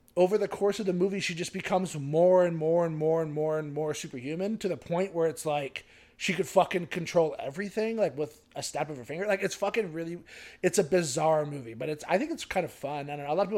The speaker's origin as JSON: {"language": "English", "country": "Canada", "said": "Well, I mean, we're Canadian, right?"}